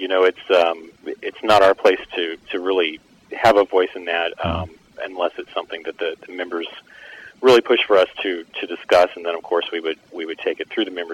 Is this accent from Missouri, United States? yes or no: yes; Missouri, United States; I'm local here from Missouri